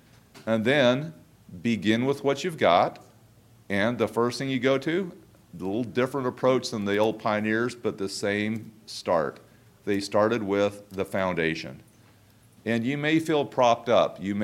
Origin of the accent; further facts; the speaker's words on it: St. George, Utah, United States; I grew up in St. George, Southern Utah